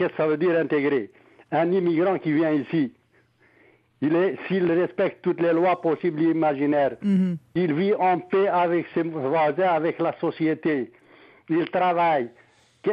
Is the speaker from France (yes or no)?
no; Algeria; moved away as an adult; also born or lived in Ukraine; now in Quebec, Canada; Moi, j'ai vécu en Algérie, j'étais Algérien. J'ai vécu en Ukraine, j'étais Ukrainien. Je suis au Québec, je suis Québécois.